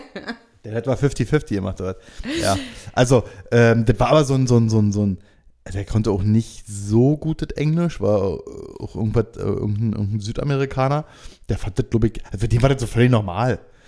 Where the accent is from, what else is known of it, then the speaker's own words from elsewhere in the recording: Germany; Naja, und wir als Europäer oder als Deutsche